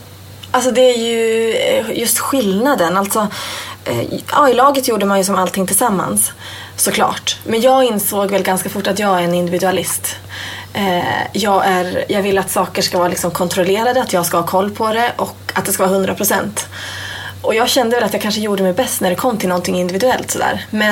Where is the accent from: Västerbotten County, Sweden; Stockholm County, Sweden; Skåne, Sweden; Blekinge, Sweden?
Västerbotten County, Sweden; Umeå; Jag är uppväxt i Umeå. Född i Umeå och bor i Umeå.